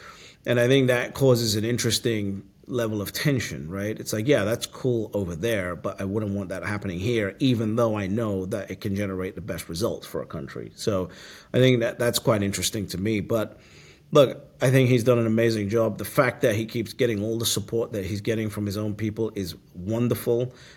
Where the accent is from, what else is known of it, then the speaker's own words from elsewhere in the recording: United Kingdom; born there; Yeah, again, I'm born in the UK. I'm a British passport holder. I love the UK.